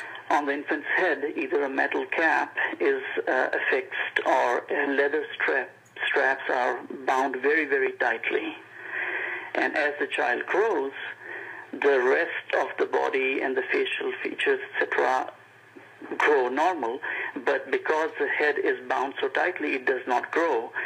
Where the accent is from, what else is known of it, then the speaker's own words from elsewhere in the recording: Pakistan; moved away as an adult; now in United States; I was born and raised in Pakistan. I spent about 20 years of my life in Pakistan, and then I immigrated to the United States.